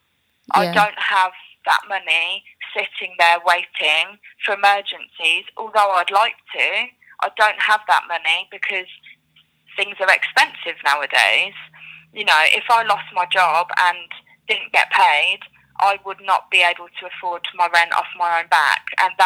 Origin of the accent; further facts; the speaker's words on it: United Kingdom; I think a lot of people, being British, we don't talk about a lot of the time what people are going through.